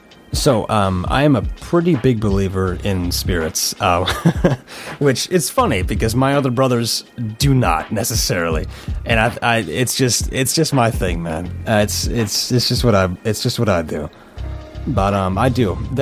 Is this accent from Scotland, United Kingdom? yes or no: yes; Scotland, United Kingdom; Great to hear you're a fellow Scot.